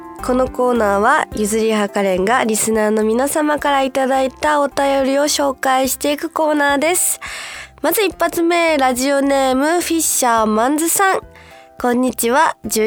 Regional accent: Okinawa, Japan; やっぱ沖縄生まれ沖縄育ちだからね、雪に触れ合う機会がないので、

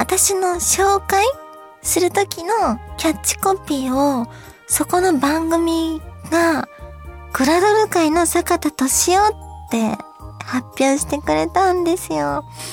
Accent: Kansai, Japan; やっぱり関西出身だから私

